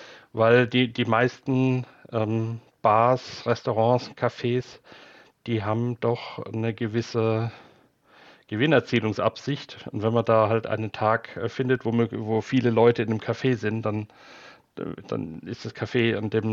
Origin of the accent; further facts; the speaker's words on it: Heidelberg, Baden-Württemberg, Germany; born there; Ich bin hier in Heidelberg geboren.